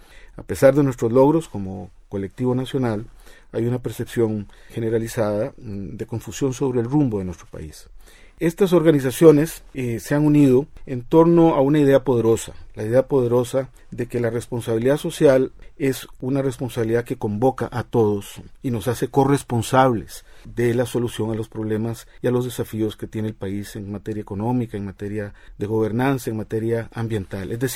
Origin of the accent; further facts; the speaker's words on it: Costa Rica; es posible que como costarricenses volvamos a encontrarnos para generar la Costa Rica que queremos